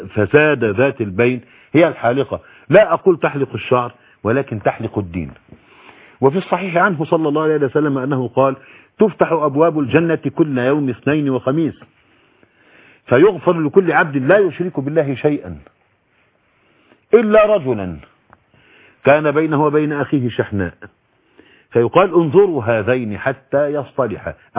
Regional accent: Shibin El Kom, Monufia Governorate, Egypt; born there; فمرة دعيت الى بلدي مسقط رأسي. أنا ولدت هناك في شبين الكوم.

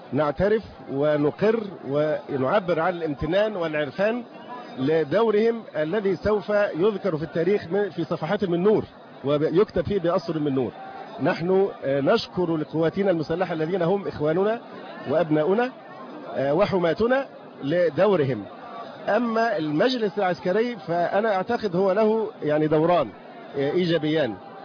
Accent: Egypt; أنا مواطن مصري

